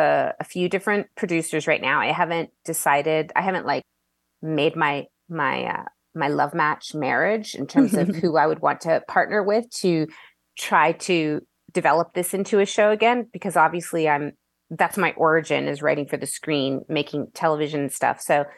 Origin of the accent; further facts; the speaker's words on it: Brampton, Ontario, Canada; also born or lived in Ottawa; I was born in Ottawa and grew up in the suburbs of Southern Ontario, Brampton, Ontario, outside of Toronto.